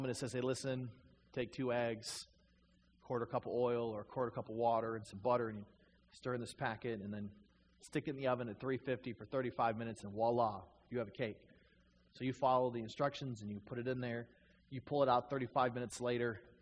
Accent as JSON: {"language": "English", "region": "Michigan", "country": "United States", "tie": "born or raised there", "said": "I grew up in Michigan, and so Traverse City always has the cherry festival."}